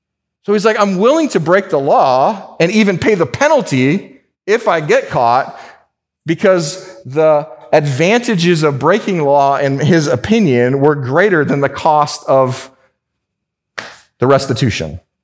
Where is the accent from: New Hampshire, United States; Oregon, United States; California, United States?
California, United States; So I'm from California, right?